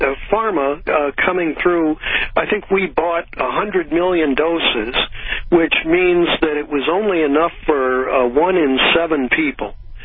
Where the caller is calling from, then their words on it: San Francisco, California, United States; I'm calling you from San Francisco